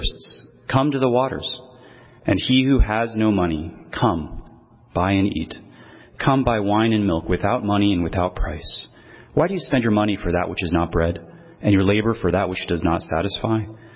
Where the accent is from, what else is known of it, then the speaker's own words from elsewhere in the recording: Seattle, Washington, United States; now in New York City, United States; many of you know I grew up in Seattle and in this fellowship